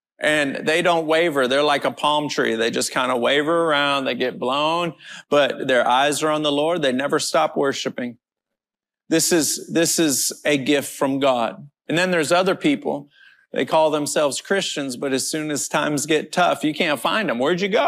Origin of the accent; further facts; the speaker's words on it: United States; I'm this American guy. They don't know me.